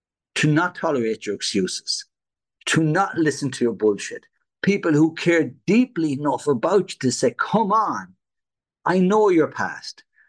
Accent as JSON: {"language": "English", "country": "Ireland", "tie": "born or raised there", "said": "As an Irish guy growing up, I've never had alcohol."}